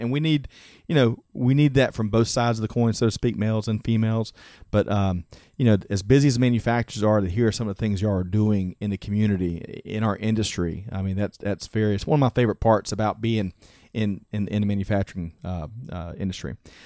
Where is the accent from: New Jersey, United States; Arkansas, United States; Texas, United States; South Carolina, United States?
South Carolina, United States; Aiken; I'm from Aiken, South Carolina, and I think there's so much. Small town USA is such an incredible critical part of the fabric of the country